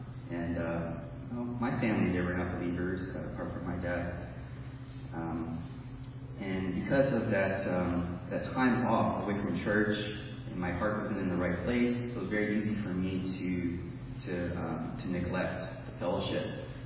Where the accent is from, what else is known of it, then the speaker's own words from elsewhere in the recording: San Francisco, California, United States; I'm originally from San Francisco, but it's been a huge blessing for us to be connected with this church body at Gold Country Baptist.